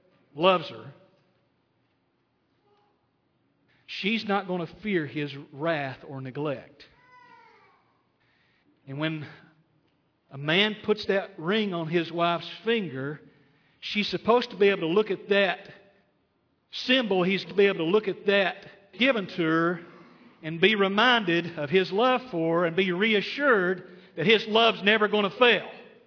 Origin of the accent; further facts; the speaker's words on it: Tennessee, United States; I grew up in Tennessee. We had this garden where Mom and Dad wanted to plant everything.